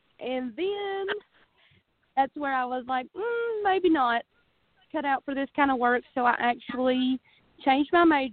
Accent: Bakersville, North Carolina, United States; I'm going to move back to my hometown. And I decided I wanted to be my own boss. So I opened a restaurant here in Bakersville

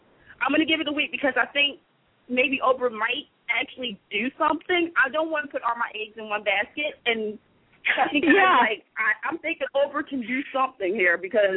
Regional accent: Baltimore, Maryland, United States; a kid growing up in Baltimore with big dreams

